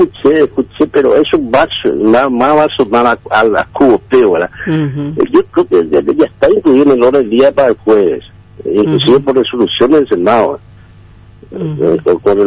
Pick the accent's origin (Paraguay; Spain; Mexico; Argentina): Paraguay; Hemos cumplido claramente como ciudadanos paraguayos